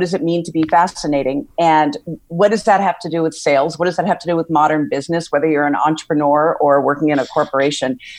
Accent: Jacksonville, Florida, United States; I grew up in Jacksonville, Florida. My parents just celebrated their 62nd wedding anniversary.

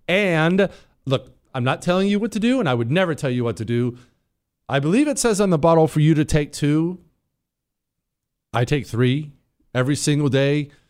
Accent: Bozeman, Montana, United States; also born or lived in Ohio; Livingston is about 20 minutes away from Bozeman, Montana, where I grew up. Remember, I grew up in Ohio till I was 10, and then at 10, I moved to Bozeman, Montana.

